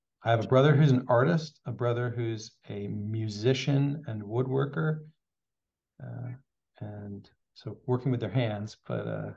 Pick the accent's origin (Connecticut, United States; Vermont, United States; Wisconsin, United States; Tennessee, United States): Vermont, United States; Randolph; So I grew up in Vermont, went to public high school in Randolph Union High School, which was a five town union high school because the towns are pretty small there.